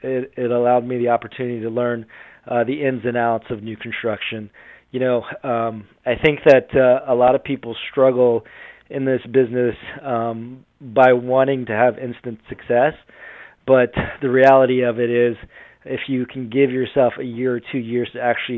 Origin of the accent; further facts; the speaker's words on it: Leesburg, Florida, United States; growing up in a small town, Leesburg, or a small county in Orlando.